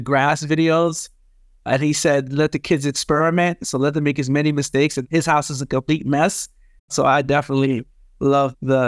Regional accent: United States; So I learned English fairly young. It became our dominant language, but my parents still spoke Haitian Creole. I'm Haitian American.

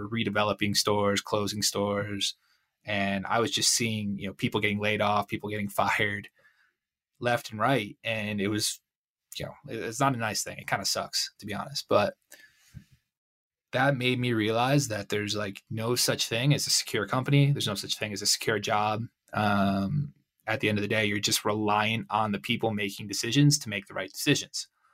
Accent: Connecticut, United States; So originally I'm from Connecticut, went to school in Philly and Long Island.

